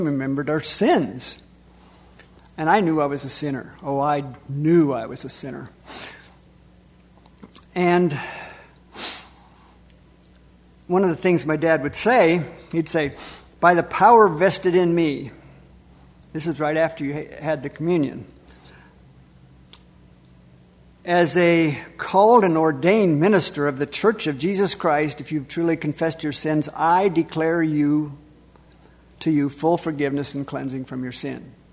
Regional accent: La Crosse, Wisconsin, United States; born there; But I was born in La Crosse, Wisconsin, when my parents were visiting for a couple of weeks with my grandparents.

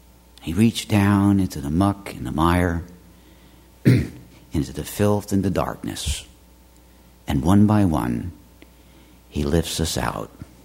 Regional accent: New York City, New York, United States; Years ago, when I was just a child growing up in New York City

